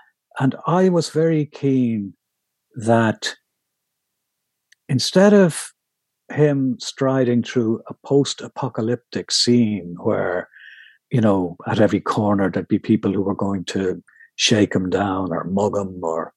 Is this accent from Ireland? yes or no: yes; Ireland; I just felt very comfortable being Irish, which is, you know, it's a good thing.